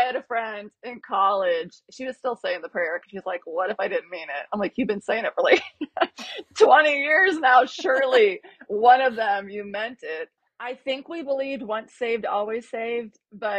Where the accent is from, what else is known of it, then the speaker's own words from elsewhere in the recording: Ohio, United States; born there; I was born on Halloween 1975 in Ohio